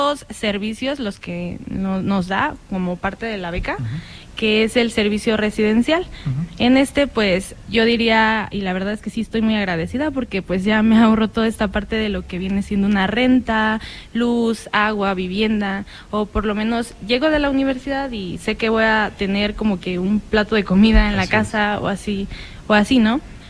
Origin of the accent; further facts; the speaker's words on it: El Pie, Querétaro, Mexico; Yo vengo de una comunidad que se llama El Pie, es de aquí de Querétaro. Tengo aproximadamente ya casi 3 años aquí